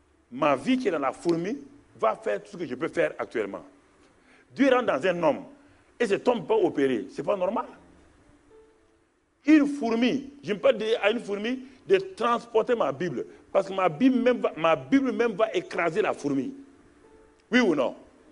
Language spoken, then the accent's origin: French; Burkina Faso; born there; Je suis né au Burkina, j'ai vu mon père burkinabé, je l'ai vu.